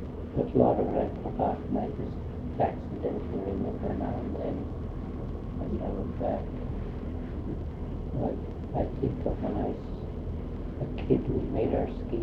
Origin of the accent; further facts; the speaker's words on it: Cordova, Alaska, United States; I was born and raised in Cordova.